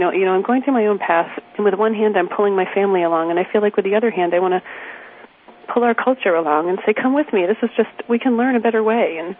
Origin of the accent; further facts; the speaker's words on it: New Hampshire, United States; And here we are from New Hampshire, just having so much fun diving in the pool.